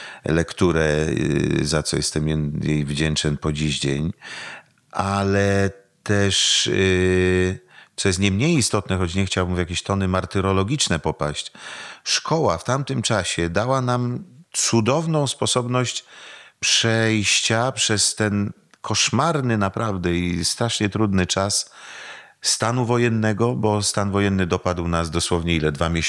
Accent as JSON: {"language": "Polish", "town": "Brzeziny", "region": "Łódź Voivodeship", "country": "Poland", "said": "pochodzę z Brzezin, to jest 20 kilometrów od Łodzi."}